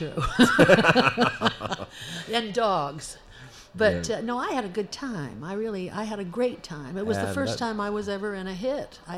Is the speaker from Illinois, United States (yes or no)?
no; New Hampshire, United States; now in Boston, United States; It wasn't Boston then. It was a tiny town in New Hampshire.